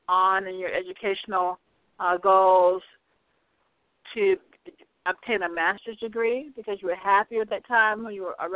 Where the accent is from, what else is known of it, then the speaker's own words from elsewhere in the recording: Alabama, United States; because of where I came from and my time growing up in Alabama.